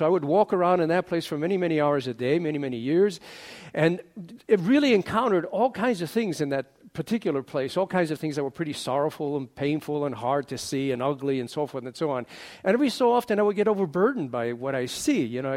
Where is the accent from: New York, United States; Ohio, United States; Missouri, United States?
New York, United States; New York City; now in San Diego, United States; As you all probably remember, I come from New York City, and I lived there for 35 years before I came out to San Diego.